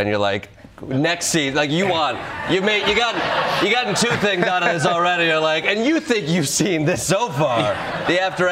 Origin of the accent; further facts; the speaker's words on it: Chicago, Illinois, United States; Now, switching gears a little bit here, I'm from Chicago.